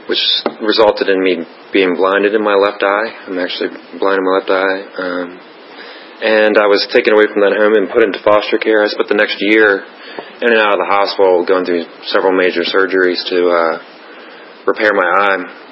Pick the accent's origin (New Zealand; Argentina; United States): United States; Smithfield, Virginia; I grew up in Smithfield, Virginia. It's a tiny little town, ham capital. Down in Hampton Roads.